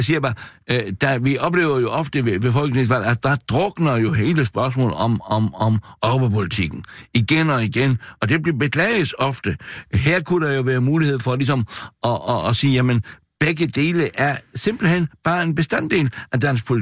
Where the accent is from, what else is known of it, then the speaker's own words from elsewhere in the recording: Region of Southern Denmark, Denmark; og jeg kommer jo fra Jylland, endda fra Sønderjylland, fra området, hvor man jo nu bygger vildsvinehegn.